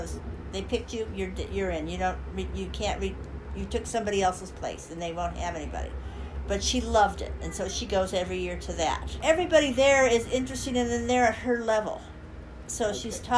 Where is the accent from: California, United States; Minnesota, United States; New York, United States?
California, United States; And see, I had never heard, I'm from California. Vanderbilt is not in anybody's radar there.